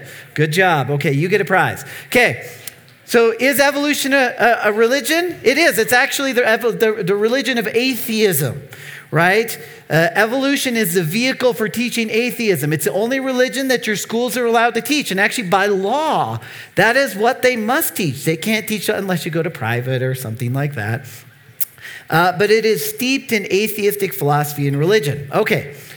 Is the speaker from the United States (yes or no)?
yes; Colorado, United States; now in Nebraska, United States; So I am originally from Colorado, grew up on the less exciting part of Colorado, the Flat Plains.